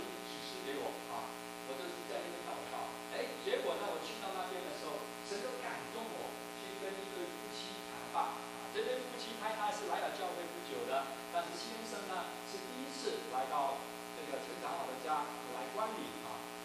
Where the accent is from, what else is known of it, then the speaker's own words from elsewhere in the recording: Hong Kong; also born or lived in Taiwan; 我是香港来的，又是台湾来的，